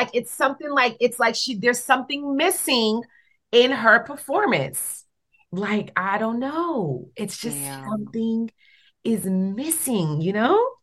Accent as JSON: {"language": "English", "town": "New York City", "region": "New York", "country": "United States", "tie": "born or raised there", "said": "One thing, growing up in New York City, watching movies, it's like New York City or Los Angeles."}